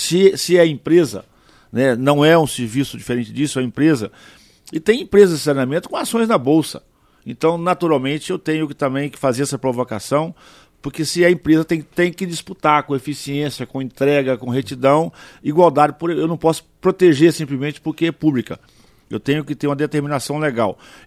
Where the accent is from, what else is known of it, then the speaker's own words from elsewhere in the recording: Conceição do Castelo, Espírito Santo, Brazil; now in Venda Nova do Imigrante, Brazil; eu sou natural do município de Conceição do Castelo, lá nas montanhas do Espírito Santo, e hoje moro no município vizinho de Venda Nova.